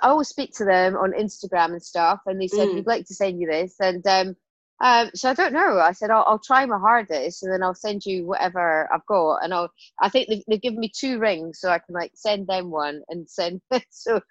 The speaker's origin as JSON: {"language": "English", "region": "Scotland", "country": "United Kingdom", "said": "But, you know, I'm Scottish, man."}